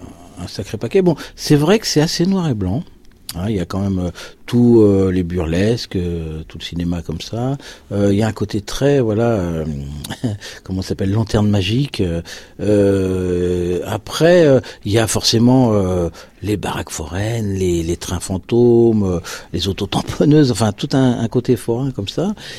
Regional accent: Nantes, Pays de la Loire, France; born there; je suis né à Nantes quand même, pays de Jules Verne

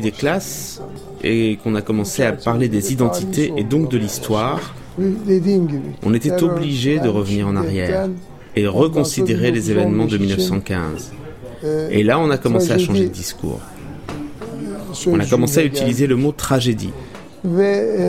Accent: Turkey; J'ai fait ça en tant que Turc pour confronter mon propre passé, mon processus concernant le déni.

